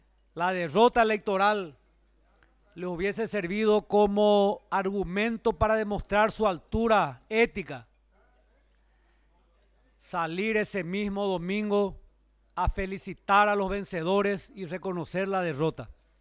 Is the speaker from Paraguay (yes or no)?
yes; Paraguay; hoy todos, como paraguayos, deberíamos estar acompañando la futura gestión del próximo presidente de la República del Paraguay